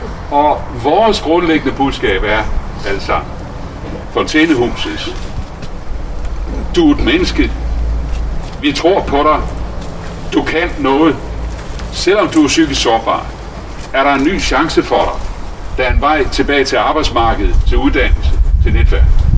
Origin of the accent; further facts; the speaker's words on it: Esbjerg, Region of Southern Denmark, Denmark; også i Esbjerg, hvor jeg kommer fra. De taler godt nok ikke helt det samme sprog, men det er tæt på.